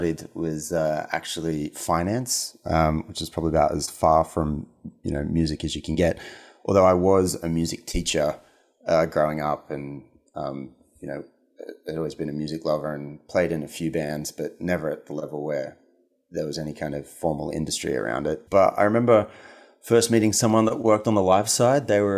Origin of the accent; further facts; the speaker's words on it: Australia; a school in New York in the States. We're both Australian, and that's where we were living at the time.